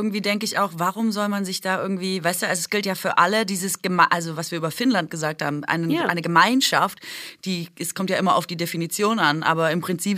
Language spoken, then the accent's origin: German; Baden-Württemberg, Germany; ich als Schwäbin